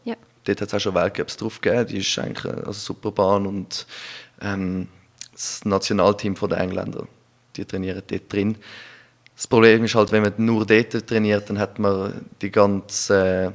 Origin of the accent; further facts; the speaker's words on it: Winterthur, Zurich, Switzerland; ich bin in Vinti aufgewachsen, wohne immer noch in Vinti